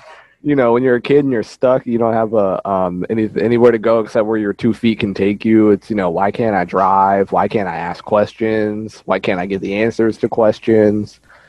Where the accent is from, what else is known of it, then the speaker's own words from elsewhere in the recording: Virginia Beach, Virginia, United States; also born or lived in Philadelphia; I'm originally born in South Philadelphia, and then I grew up in Virginia Beach, and I'd say that my DNA is about 50% both. You know, we went to Philly for most of the summers growing up as a kid